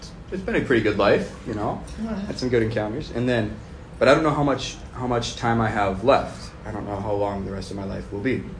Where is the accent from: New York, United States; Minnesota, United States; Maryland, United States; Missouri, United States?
Minnesota, United States; Duluth; My hometown is Duluth, so I'm from the Diocese of Duluth.